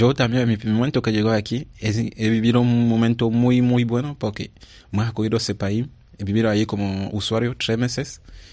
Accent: Cameroon; Spanish is a second language; Yo soy de Camerún, sí.

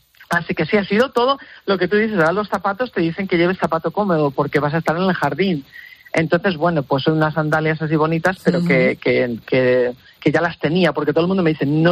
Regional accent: Salamanca, Castile and León, Spain; moved away as an adult; now in United Kingdom; vine aquí hace 31 años, como tú bien dices, y bueno, pues empecé haciendo una beca de 6 meses, había terminado biología en la Universidad de Salamanca, de donde soy

